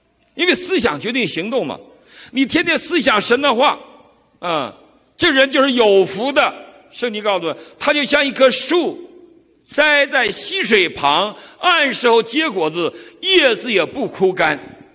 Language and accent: Chinese; China; 你今天看我们的孩子，回到中国去看我们的孩子，多少合格的